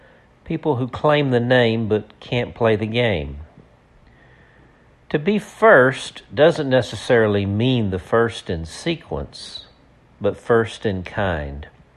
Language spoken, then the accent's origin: English; Dumas, Arkansas, United States; She ran a furniture store down on Main Street in my hometown of Dumas, Arkansas.